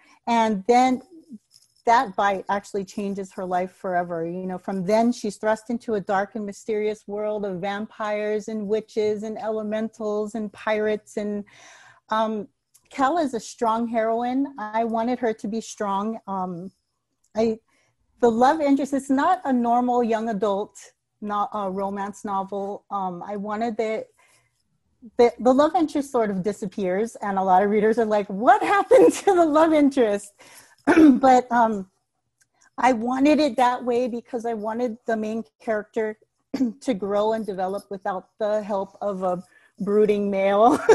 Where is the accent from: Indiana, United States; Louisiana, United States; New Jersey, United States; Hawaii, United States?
Hawaii, United States; Maui; also born or lived in Alaska; now in Las Vegas, United States; I was raised in Maui, Hawaii. We moved actually to Alaska and we're living there for about 10 years and just last year moved to Vegas.